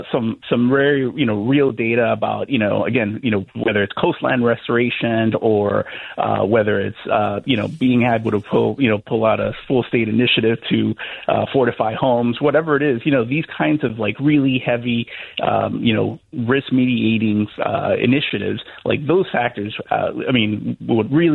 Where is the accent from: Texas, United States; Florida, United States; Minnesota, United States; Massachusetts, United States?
Florida, United States; Miami; I don't know, but I'm actually from Miami.